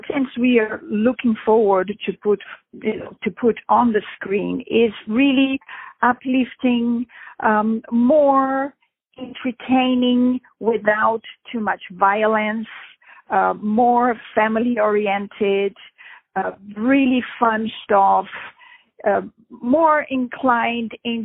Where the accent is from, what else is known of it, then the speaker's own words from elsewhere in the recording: Brazil; moved away as an adult; in my early 20s, I went from South America, I grew up in Brazil, to Europe.